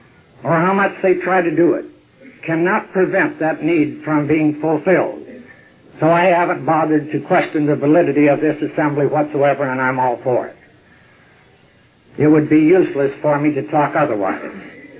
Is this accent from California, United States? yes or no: yes; California, United States; But then we're from Northern California, and that explains an awful lot right there.